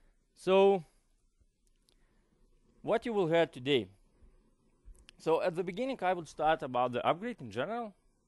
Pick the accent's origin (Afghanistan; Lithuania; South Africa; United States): Lithuania; English is a second language; From my surname, you know that I am not from Denmark. I hope that it's clear. I'm actually from Lithuania, a very nice small country.